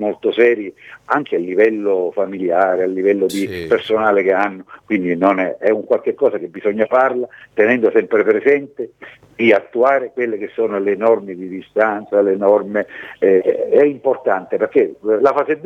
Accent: Sicily, Italy; mi vergogno ancora di più da siciliano, da meridionale. Noi nel meridione abbiamo portato la ricchezza al nord

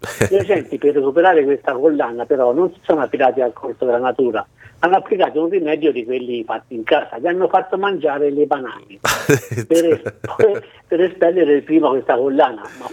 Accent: Tuscany, Italy; che da buon toscano l'ho imparato anch'io.

